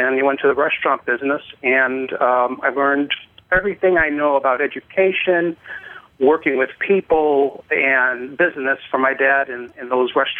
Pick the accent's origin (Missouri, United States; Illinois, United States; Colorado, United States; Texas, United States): Illinois, United States; Chicago; I grew up in Chicago public school system. Immigrant parents, first generation.